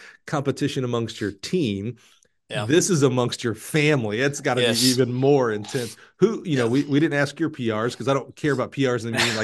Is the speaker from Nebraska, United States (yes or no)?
no; Alabama, United States; You know, I'm from Alabama.